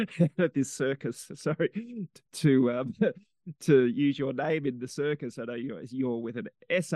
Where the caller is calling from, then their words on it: New South Wales, Australia; I'm in far north New South Wales in Australia, and we're fortunate enough to have a beautiful freshwater creek running through our property